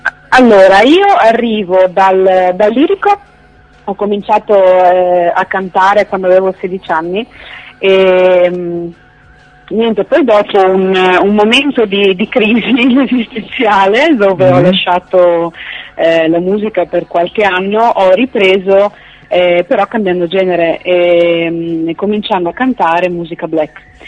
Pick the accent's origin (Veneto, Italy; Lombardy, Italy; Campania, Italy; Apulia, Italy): Veneto, Italy; Padua; io canto molto nella mia zona, che io sono di Padova